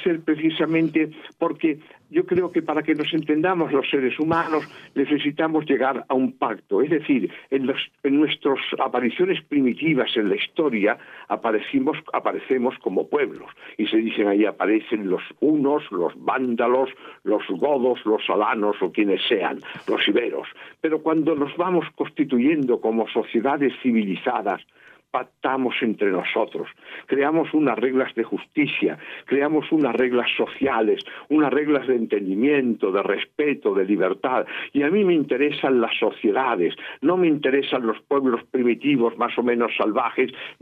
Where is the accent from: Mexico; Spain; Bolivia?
Spain; soy escritor español, ya veis que hablamos en la lengua española